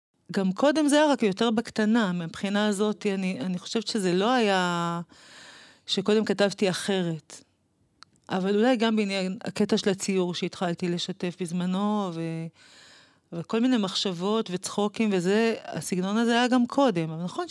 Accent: Kiryat Ata, Haifa District, Israel; גדלתי בקריית עתה. אני הבת הקטנה, מארבעה אחים.

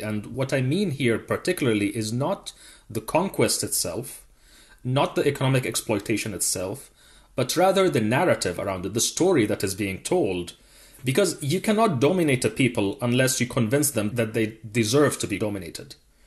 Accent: United Arab Emirates; So growing up in the United Arab Emirates, you are in this kind of place which is more or less, in this very turbulent region, an island of stability

